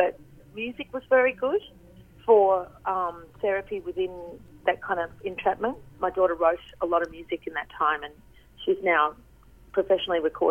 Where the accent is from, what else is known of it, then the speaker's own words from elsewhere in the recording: Australia; I think that's one of the perks of being an Australian artist is that we do get to actually drive and be a part of our country